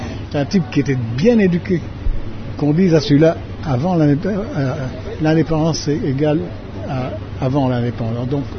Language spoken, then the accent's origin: French; DR Congo; Moi, je sais que j'ai vécu, depuis que je suis né au Congo, en symbiose avec le Congolais.